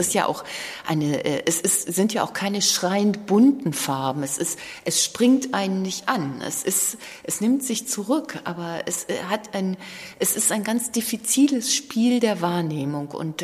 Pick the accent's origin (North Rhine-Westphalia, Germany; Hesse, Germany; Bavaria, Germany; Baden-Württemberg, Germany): North Rhine-Westphalia, Germany; Cologne; Ich komme ja auch aus Köln